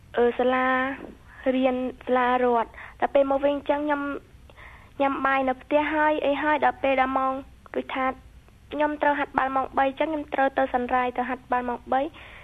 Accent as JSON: {"language": "Khmer", "region": "Kampong Speu", "country": "Cambodia", "said": "ខ្ញុំមានអាយុ15ឆ្នាំខ្ញុំមកពីខេត្តកំពង់ស្ពឺ"}